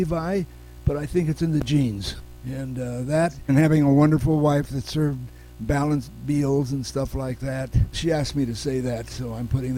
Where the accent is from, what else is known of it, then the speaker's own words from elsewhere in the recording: Los Angeles, California, United States; also born or lived in New York; I was very fortunate to grow up with Japanese, Chinese, Black, Mexican, White Russians, Jewish, every denomination in Boyle Heights of Los Angeles, which was a very involved mixed ethnic group.